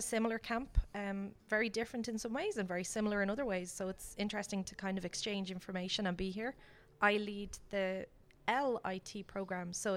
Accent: Dublin, Leinster, Ireland; So, I'm from Dublin, Ireland. I came over for a few sessions at camp, and I'm going home in a few days.

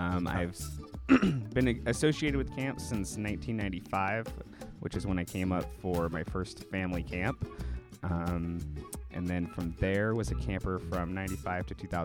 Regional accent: Sacramento, California, United States; Yes, I'm from Sacramento.

